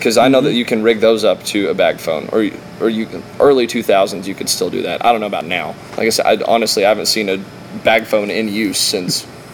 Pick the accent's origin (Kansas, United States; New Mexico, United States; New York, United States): New Mexico, United States; See, I grew up in the Hondo Valley in New Mexico, out in the middle of fucking nowhere. That seems to be where I'm from and probably where I'm going to wind up eventually.